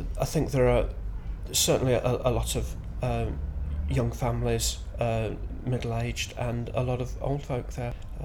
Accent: Birmingham, West Midlands, United Kingdom; moved away as an adult; now in Shetland, United Kingdom; I'm originally from Birmingham.

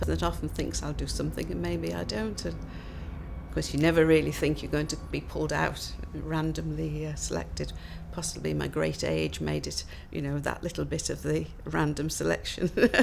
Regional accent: Wirral, North West England, United Kingdom; I'm 70 and I'm from Wirral in Merseyside.

